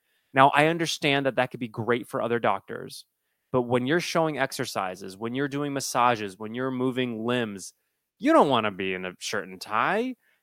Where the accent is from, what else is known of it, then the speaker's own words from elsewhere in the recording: Nashville, Tennessee, United States; being magical, growing up in Nashville, all those, for some apparent reasons to be called a unicorn.